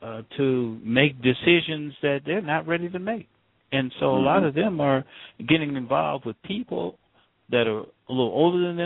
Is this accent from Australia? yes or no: no; North Englewood, Maryland, United States; like I always did when we grew up in the neighborhood I grew up in North Englewood, Maryland.